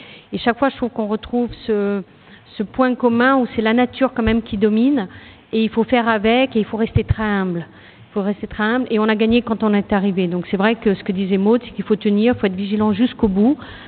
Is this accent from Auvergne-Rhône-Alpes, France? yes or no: no; Brittany, France; moi je suis bretonne, hein, donc on ne va pas prêcher une convaincue, mais j'adore la mer